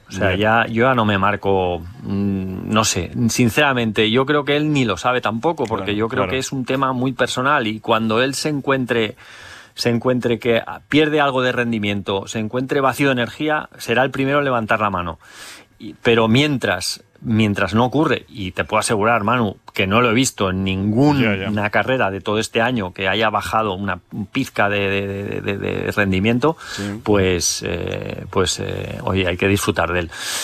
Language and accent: Spanish; Spain; queremos más, todos, sí, como aficionados españoles